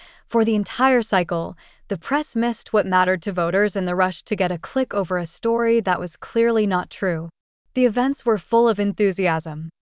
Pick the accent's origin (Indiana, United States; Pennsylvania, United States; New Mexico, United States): Pennsylvania, United States; from here in my home state of Pennsylvania